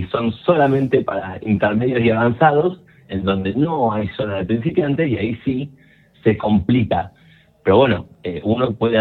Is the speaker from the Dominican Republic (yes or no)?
no; Cipolletti, Río Negro, Argentina; Yo no solo soy de Río Negro, soy cipoleño.